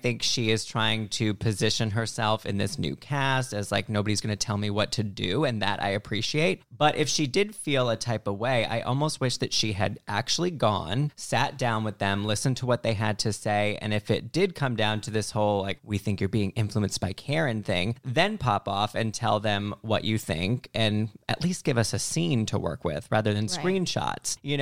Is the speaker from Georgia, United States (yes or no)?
no; New York, United States; I'm of the mentality, I think, as a New Yorker living in California prior